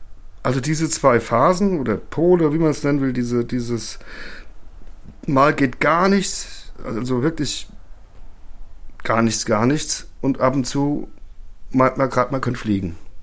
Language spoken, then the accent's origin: German; Frankfurt am Main, Hesse, Germany; ich bin aus Frankfurt am Main. Ich bin auch dort geboren und zwar am 3.2.1970